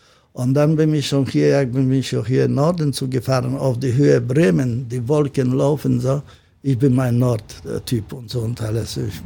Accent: Gdansk, Pomeranian Voivodeship, Poland; German is a second language; wenn ich komme aus Polen, aus Danzig und so natürlich.

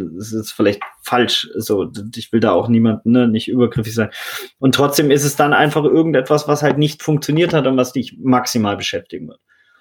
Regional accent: Baden-Württemberg, Germany; Also ich bin ja in Baden-Württemberg im wohlbehüteten Schwabentum aufgewachsen und dann mein Vater war Arzt

